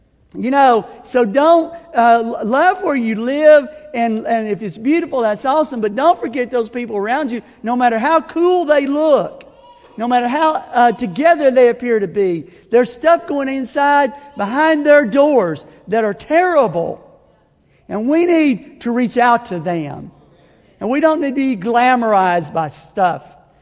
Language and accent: English; the South, United States; And I'm not being ashamed of growing up in the South. Because God in His made my genes male genes. God made my genes white genes. And by the grace of God, I was born in the South.